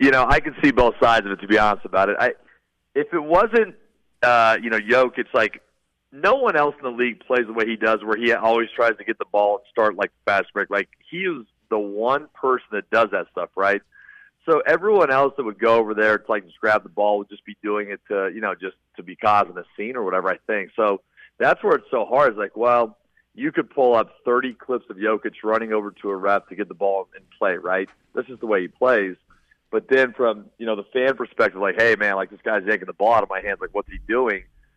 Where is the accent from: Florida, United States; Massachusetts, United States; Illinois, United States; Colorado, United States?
Colorado, United States; I am obviously a Nuggets fan growing up in Colorado